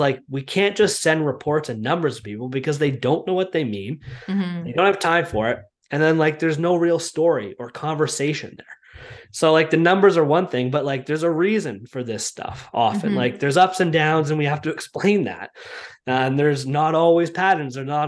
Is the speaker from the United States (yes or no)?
no; Whitby, Ontario, Canada; Durham region, which is where I grew up in Whitby, Ontario, Oshawa, Ajax, Pickering, all those areas.